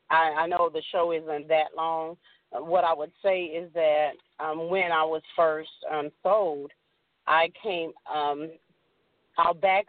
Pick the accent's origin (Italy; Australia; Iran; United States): United States; Dallas, Texas; another part of Dallas called Dixon Circle. I can say that because everybody knows where Dixon is, and I'm from Dixon.